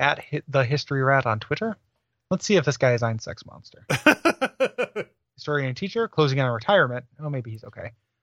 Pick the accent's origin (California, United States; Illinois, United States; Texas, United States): Illinois, United States; DeKalb; You forget that I'm from DeKalb, Illinois, the birthplace of barbed wire.